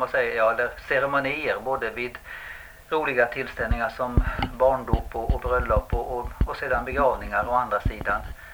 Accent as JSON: {"language": "Swedish", "region": "Västra Götaland County", "country": "Sweden", "tie": "born or raised there", "said": "För det var jag minns från min barndom också i Bohuslän."}